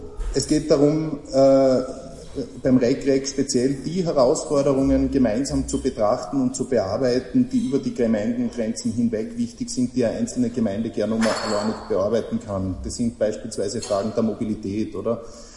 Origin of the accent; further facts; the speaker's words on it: Vorarlberg, Austria; ich bin ein Vorarlberger mit steirischem Migrationshintergrund.